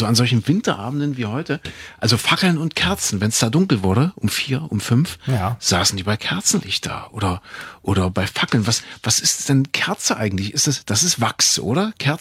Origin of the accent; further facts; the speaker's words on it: Saxony, Germany; Da, wo ich herkomme, in Sachsen